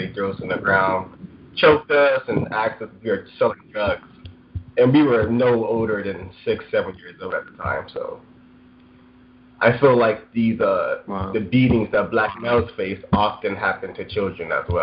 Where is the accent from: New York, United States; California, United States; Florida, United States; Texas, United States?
California, United States; Los Angeles; now in London, United Kingdom; I'm actually from South Central Los Angeles. I live in London now.